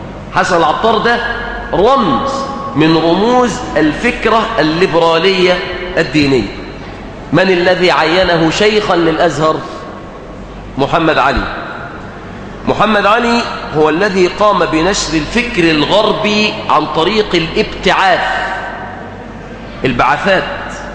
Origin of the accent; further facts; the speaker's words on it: Mansoura, Dakahlia, Egypt; وانا يعني عندنا في المنصورة ما بحبش الطريقة دي